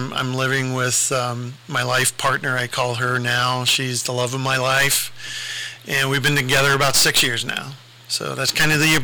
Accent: Lima, Ohio, United States; I'm originally from Lima, Ohio. Graduated from Bath High School back in 1985.

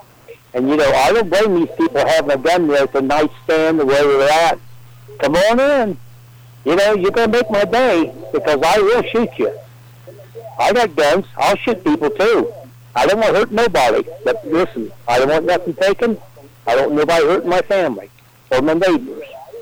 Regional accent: Marion, United States; because I grew up in Marion, and I know

